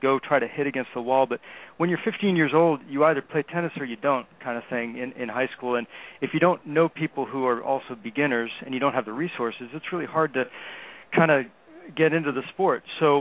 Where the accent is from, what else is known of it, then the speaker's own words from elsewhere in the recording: New Hampshire, United States; up in Vermont, not too far away from where I was growing up in New Hampshire.